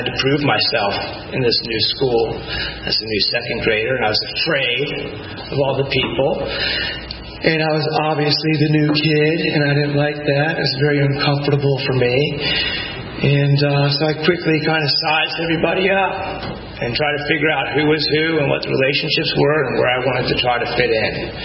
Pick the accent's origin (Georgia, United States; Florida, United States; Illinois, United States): Georgia, United States; Atlanta; also born or lived in Philadelphia; I was born in Philadelphia when my parents moved us down to Atlanta when I was six.